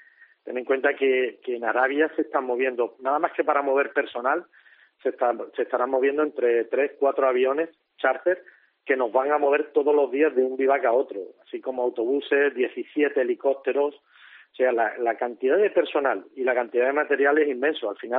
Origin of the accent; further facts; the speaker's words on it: Málaga, Andalusia, Spain; now in Almería, Spain; ahí en Málaga, que como tú bien sabes soy malagueño, pero ahora mismo estoy residiendo en Almería.